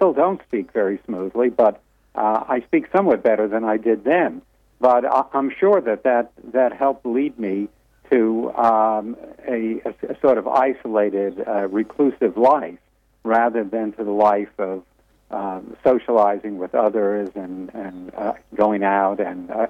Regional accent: Brooklyn, New York, United States; And I was raised in Brooklyn.

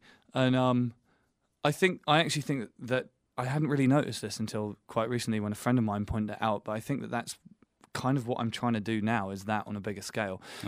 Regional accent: England, United Kingdom; and we're both English.

